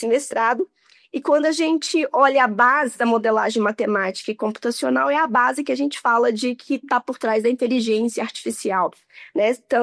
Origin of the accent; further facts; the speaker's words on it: Riacima, Minas Gerais, Brazil; accent: mineiro; É, todo mundo vai ver que eu sou mineira pelo sotaque, né? Então, eu cresci numa cidade bem pequenininha, que se chama Riacima, em Minas Gerais.